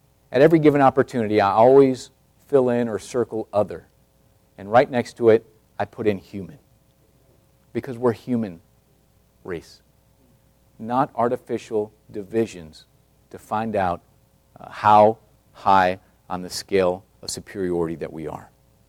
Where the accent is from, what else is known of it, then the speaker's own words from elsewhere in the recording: Tucson, Arizona, United States; I wasn't raised around black people. I grew up in Tucson.